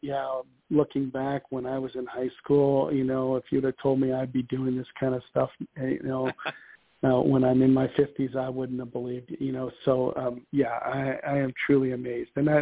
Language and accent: English; Ohio, United States; I grew up in Northeast Ohio